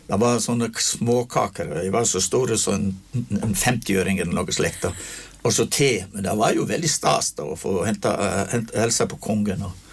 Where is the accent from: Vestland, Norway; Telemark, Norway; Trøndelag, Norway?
Vestland, Norway; Luster; at jeg kom ifra Luster kommune, inst i Sognefjorden.